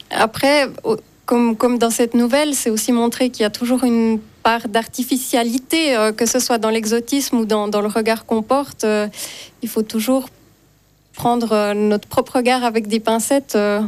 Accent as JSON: {"language": "French", "town": "La Chaux-de-Fonds", "region": "Neuchâtel", "country": "Switzerland", "tie": "born there", "said": "un projet autour de La Chaux-de-Fonds, ma ville natale."}